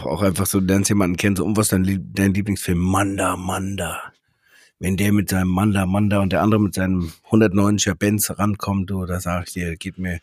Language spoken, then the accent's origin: German; Bischofsheim, Hesse, Germany; Den habe ich mal im Bischofsheim, in meinem Heimatdorf, irgendwie als Kind